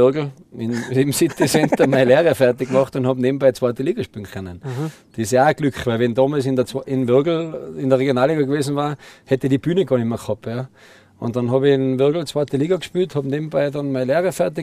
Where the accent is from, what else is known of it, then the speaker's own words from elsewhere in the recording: Kufstein, Tyrol, Austria; weil wir Kufsteiner waren ja besser als Innsbrucker.